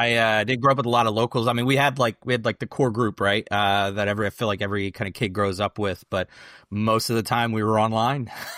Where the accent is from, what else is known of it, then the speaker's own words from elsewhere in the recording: Maryland, United States; I grew up in Maryland. I've been here since I was about 6 years old. Parents were in the Air Force, so I moved around as a kid. But we started our journey at second grade, about 2001, in Maryland.